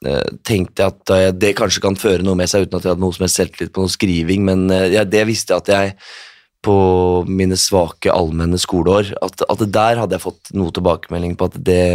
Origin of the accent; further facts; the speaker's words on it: Skien, Telemark, Norway; Hjemme i Skien der.